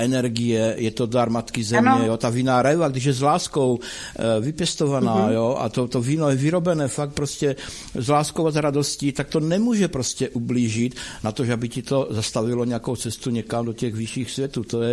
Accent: Moravia, Czechia; to se říká tak u nás na Moravě

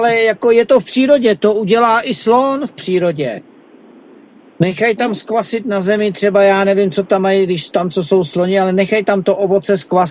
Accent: Prague, Czechia; tak já jsem ze Žižkova, jo, takže ze Žižkova. A opravdu jsem na té Moravě někdy byl za Pražáka

